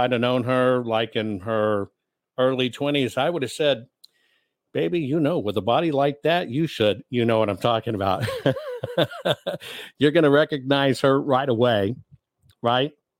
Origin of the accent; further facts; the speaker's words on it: Arkansas, United States; I don't think we're cousins, but then again, I am from Arkansas, so it'd be totally fine if we got married.